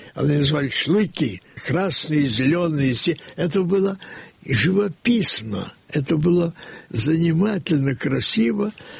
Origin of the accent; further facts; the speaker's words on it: Kyiv, Ukraine; Мои первые рисунки – это впечатления от гражданской войны в Киеве, в моем родном городе.